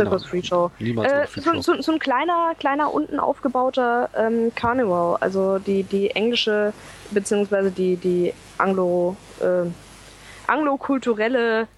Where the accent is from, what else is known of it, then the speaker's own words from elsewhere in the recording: Berlin, Germany; Wir sind beide aus Berlin und ich mag sie.